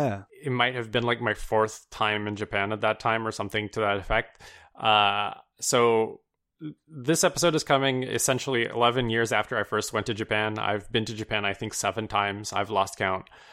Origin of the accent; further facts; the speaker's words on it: Canada; sometimes I would get days that were like 20 degrees, which was weird for me as a Canadian.